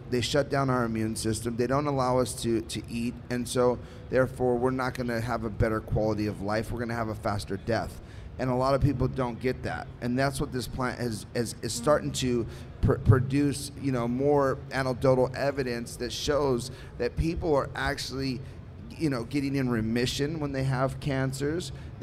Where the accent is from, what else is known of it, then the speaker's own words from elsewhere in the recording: United States; we're from the United States. There's no way that we would start talking about medicinal cannabis. We're too conservative.